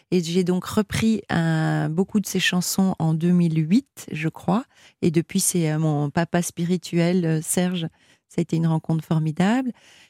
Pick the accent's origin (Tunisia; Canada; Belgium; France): Belgium; Bon, la Belgique, je suis belge.